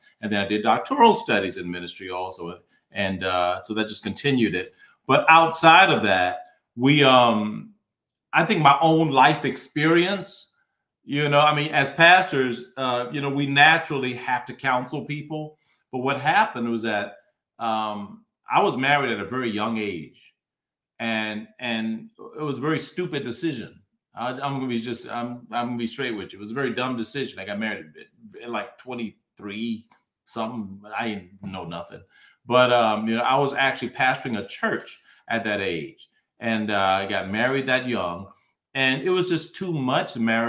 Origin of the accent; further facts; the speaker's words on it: Virginia, United States; also born or lived in Washington, D.C. area; now in Roswell, United States; I'm actually from Virginia. So I spent a lot of my life in Virginia. Most of my adult life was in Washington, D.C. area, the DMV, we call it, D.C., Maryland, and Virginia.